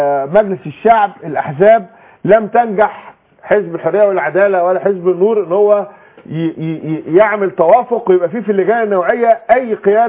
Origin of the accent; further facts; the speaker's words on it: Egypt; احنا عندنا في مصر